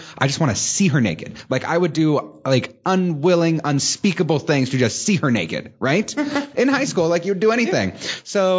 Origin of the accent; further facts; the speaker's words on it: Redmond, Oregon, United States; I grew up in Redmond, lived in Bend. Central Oregon is pretty much where I'm from.